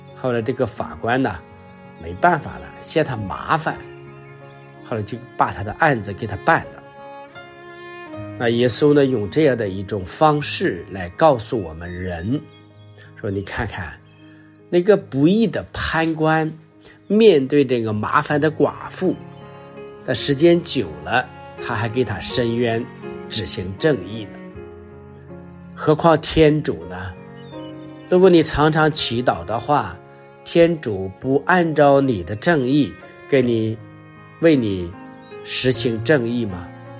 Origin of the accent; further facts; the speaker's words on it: China; 但是正常的人不吃饭的话，我们中国人都说饿七不饿八。